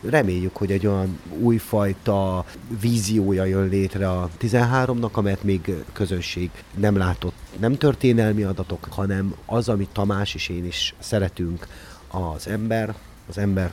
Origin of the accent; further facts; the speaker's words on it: Arad, Arad County, Romania; azért szeretem, mert egyhogy aradi vagyok